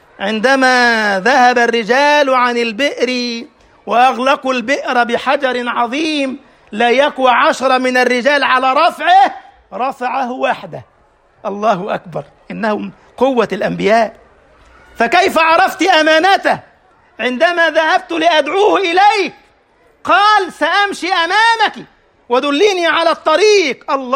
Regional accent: Egypt; ساقه إليها من بلدنا مصر

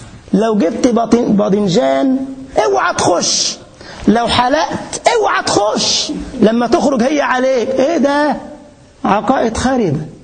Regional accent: Egypt; دي عادات عندنا في مصر، مش عارف عندك ولا لا.

